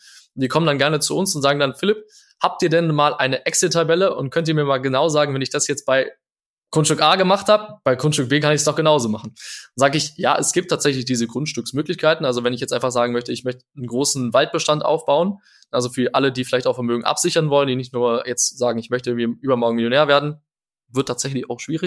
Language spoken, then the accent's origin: German; Frankfurt, Hesse, Germany; ich komme aus Frankfurt